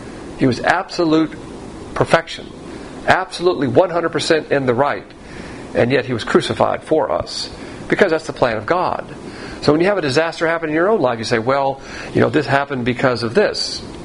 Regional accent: Southern United States, United States; Therefore, we take great consolation as a Southerner that in the late unpleasantness, we were in the right.

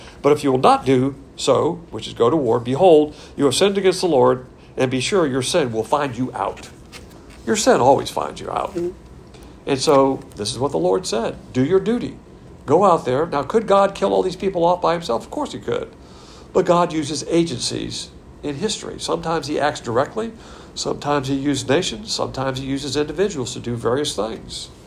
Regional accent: the South, United States; I am a Southerner.

